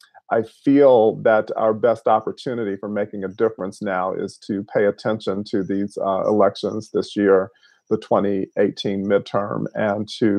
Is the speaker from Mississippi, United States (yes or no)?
yes; Holly Springs, Mississippi, United States; my hometown, which is Holly Springs, Mississippi, which is where I'm with you from now, which is in Marshall County.